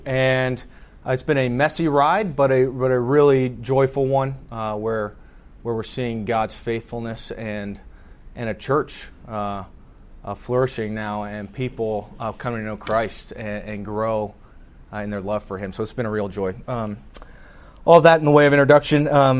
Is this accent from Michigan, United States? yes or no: no; Maryland, United States; also born or lived in Dallas; I grew up in Howard County here in Maryland and then spent my years in exile in Dallas.